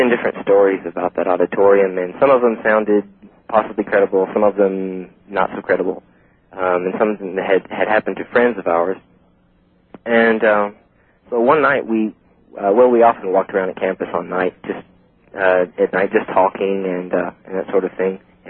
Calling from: Tennessee, United States; Yes, hello. I'm calling from Tennessee.

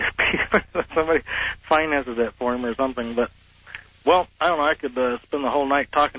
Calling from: Phoenix, Arizona, United States; Hi, I'm calling from Phoenix.

